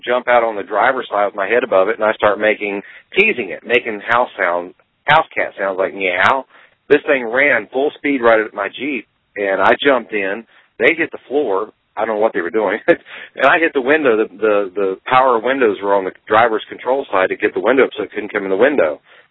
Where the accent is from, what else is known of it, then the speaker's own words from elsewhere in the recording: Hernshaw, West Virginia, United States; But when I was a child growing up in the Hernshaw, West Virginia area